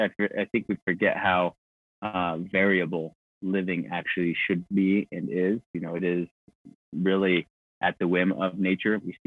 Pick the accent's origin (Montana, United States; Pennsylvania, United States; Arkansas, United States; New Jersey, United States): Montana, United States; I grew up in Southwest Montana, you know, with a small family